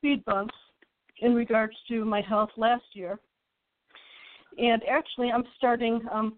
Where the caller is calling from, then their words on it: Montana, United States; I'm calling from Montana.